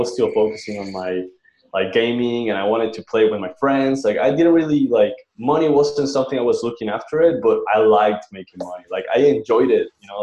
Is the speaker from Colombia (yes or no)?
yes; Colombia; English is a second language; I'm from Colombia.